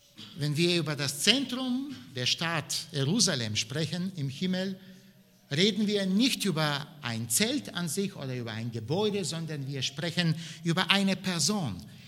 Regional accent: Bulgaria; In meiner Heimat, in Bulgarien, waren wir als die Sabbathalter bekannt.

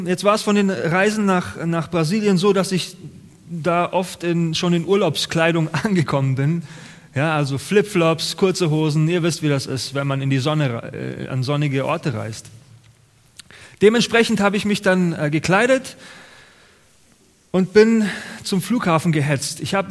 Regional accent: Munich, Bavaria, Germany; born there; Ich bin ja gebürtiger Münchner. München ist wirklich die schönste Stadt in Deutschland, muss ich schon sagen.

